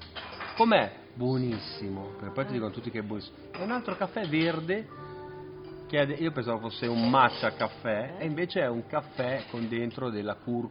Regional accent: Sicily, Italy; now in Milan, Italy; sono siciliano, però vi ho visto veramente cambiare radicalmente, state impazzendo, frenate.

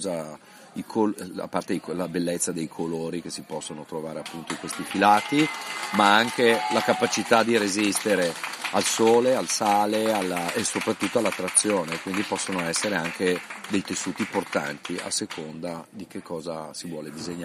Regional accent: Milan, Lombardy, Italy; sono cresciuto a Milano con mia mamma, con una grande passione per le piante

